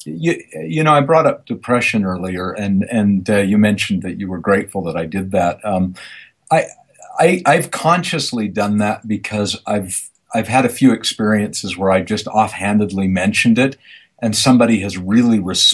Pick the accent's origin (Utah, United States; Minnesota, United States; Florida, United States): Utah, United States; Provo; I grew up in Provo here, Provo, Utah, with in the heart of, you know, Mormon country, and my parents weren't practicing Mormons really.